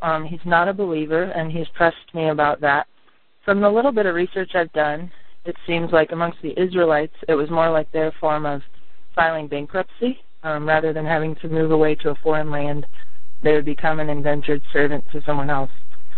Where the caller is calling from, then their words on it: Denver, Colorado, United States; I'm calling from Denver, Colorado.